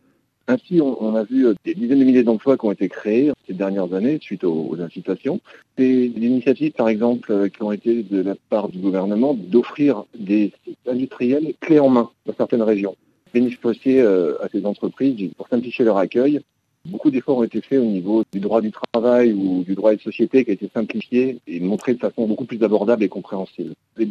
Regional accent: France; en tant que Français de l'étranger, nous, on constate à quel point la France est un pays formidable

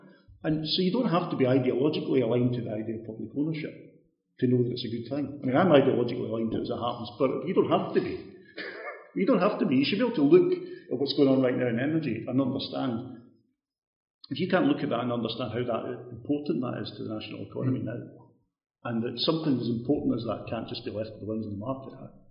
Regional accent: Scotland, United Kingdom; I grew up in Ayrshire. I used to spend my youth racing bikes around South Ayrshire and all that, and right through these wee former pit villages and all that.

